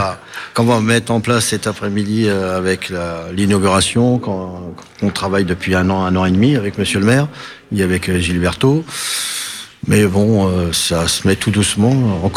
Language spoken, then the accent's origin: French; Viana, Viana do Castelo, Portugal; Non, on est tous de Viana.